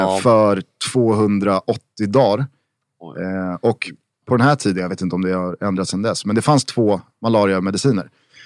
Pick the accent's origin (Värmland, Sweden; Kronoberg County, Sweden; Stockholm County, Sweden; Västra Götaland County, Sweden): Stockholm County, Sweden; Vällingby; vi är födda 89, Ken är 79, han är 10 år äldre, han är från Hässelby, vi är från Vällingby.